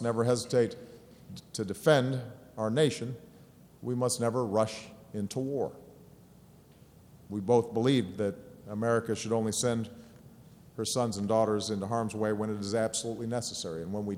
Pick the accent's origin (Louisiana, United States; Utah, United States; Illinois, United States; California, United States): Illinois, United States; Chicago; and he was from my hometown of Chicago.